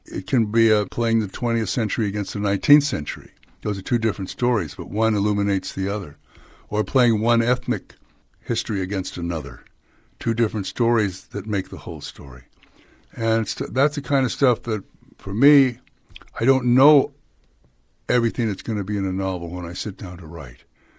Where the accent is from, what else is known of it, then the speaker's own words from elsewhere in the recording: San Francisco, California, United States; When you grow up in California, I was born in San Francisco, and you can't escape John Sutter in San Francisco.